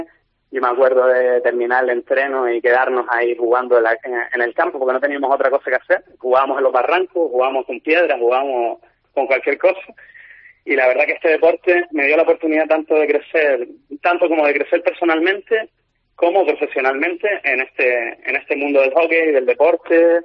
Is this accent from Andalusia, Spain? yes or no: no; Las Palmas de Gran Canaria, Canary Islands, Spain; yo soy de un barrio humilde, soy del Lazo, un barrio de Las Palmas de Gran Canaria